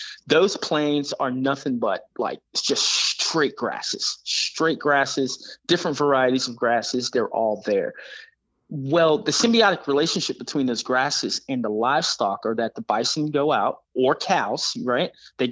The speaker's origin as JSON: {"language": "English", "town": "Jersey City", "region": "New Jersey", "country": "United States", "tie": "born or raised there", "said": "You know, I grew up in Jersey City, New Jersey, and right across from Liberty State Park. You know, that was my childhood."}